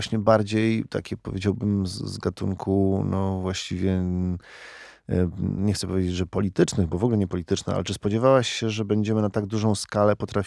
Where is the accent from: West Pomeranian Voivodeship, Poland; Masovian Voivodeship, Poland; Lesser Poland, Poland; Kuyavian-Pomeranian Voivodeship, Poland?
Masovian Voivodeship, Poland; Warsaw; i znowu daliśmy radę jako Polacy, jako warszawiacy i warszawianki.